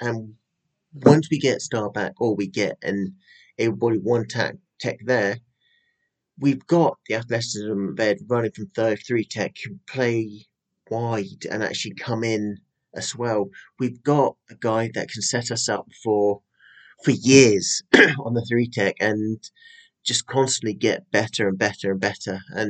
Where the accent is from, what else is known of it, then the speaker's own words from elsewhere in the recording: United Kingdom; and again, I'm British.